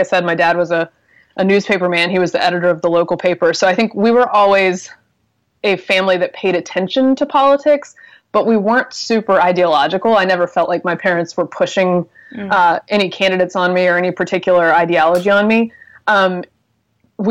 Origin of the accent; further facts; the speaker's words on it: Durham, North Carolina, United States; also born or lived in Alabama; now in Washington, United States; Yeah, I grew up in Durham, North Carolina, and was actually born in Alabama, grew up in North Carolina, went to college in Georgia, so it's very southern despite the relative lack of accent